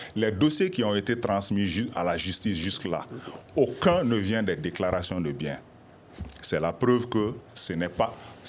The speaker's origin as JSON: {"language": "French", "country": "Mali", "said": "je suis malien."}